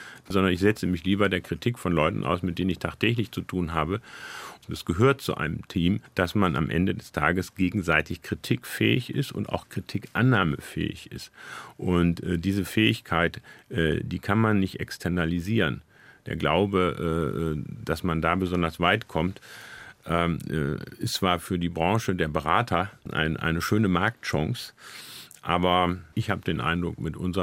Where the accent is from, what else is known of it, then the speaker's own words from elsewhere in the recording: North Germany, Germany; born there; weil ich halt gebürtiger Fischkopf bin.